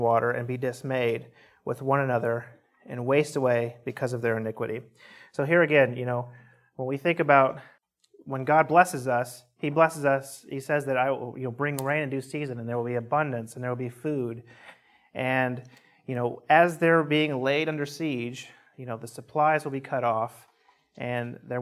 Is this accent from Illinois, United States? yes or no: yes; Illinois, United States; I grew up in Southern Illinois, and there were not mesquite trees in Southern Illinois.